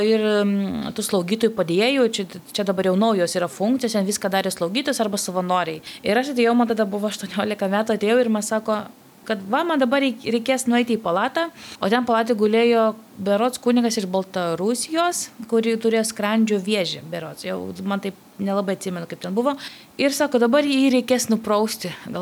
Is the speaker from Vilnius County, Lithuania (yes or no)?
yes; Vilnius, Vilnius County, Lithuania; Aš esu Vilnietė